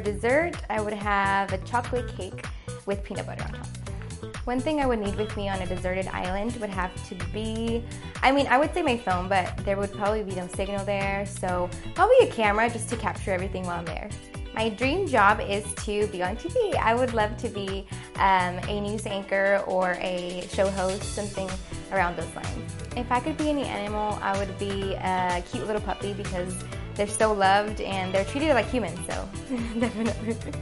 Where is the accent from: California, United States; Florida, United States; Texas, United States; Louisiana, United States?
Texas, United States; Pasadena; I'm from Pasadena, Texas, and this is my second year on the squad.